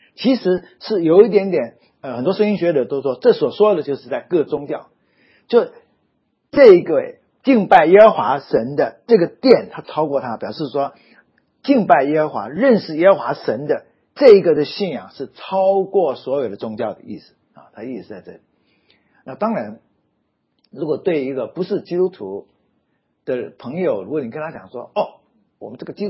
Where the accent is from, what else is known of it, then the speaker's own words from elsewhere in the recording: China; 我们中国人也是，这个庙都在高山里面。